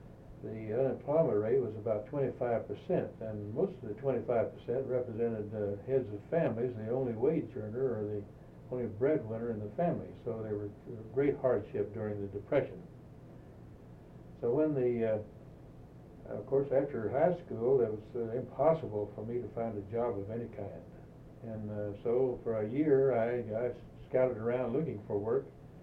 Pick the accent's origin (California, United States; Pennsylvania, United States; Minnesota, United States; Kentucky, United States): Kentucky, United States; Ashland; moved away as an adult; I was born in Ashland, Kentucky, and was raised in Ashland, Kentucky. I lived there until I was 18 years old.